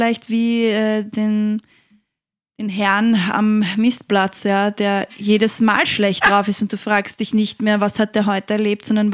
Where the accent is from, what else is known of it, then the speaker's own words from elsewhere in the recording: Austria; Ja. Ich eigentlich auch.